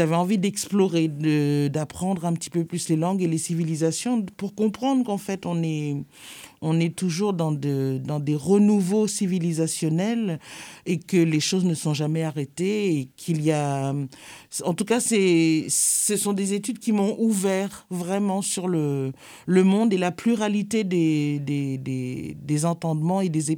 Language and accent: French; Haiti; parce que je viens, moi, d'Haïti.